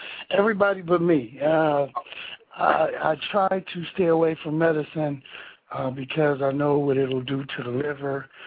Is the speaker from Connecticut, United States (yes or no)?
no; Akron, Ohio, United States; I'm from Akron, Ohio